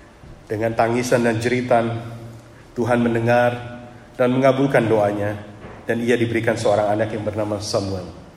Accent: Jakarta, Indonesia; saya tinggal atau dibesarkan di Jakarta.

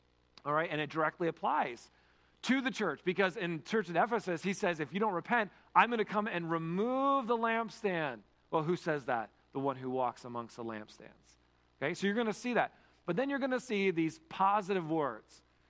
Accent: Kirkland, Washington, United States; I grew up in Kirkland, in the city, okay?

